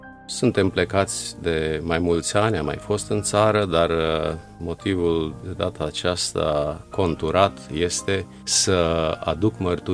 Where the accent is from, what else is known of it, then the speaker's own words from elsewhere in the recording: Rădăuți, Suceava County, Romania; născut în Rădăuți … Am locuit, pentru cei care sunt din Rădăuți și cunosc orașul, pe străduța Perilor, de lângă unitatea militară, practic fosta unitate militară. Am crescut în Biserica Maranata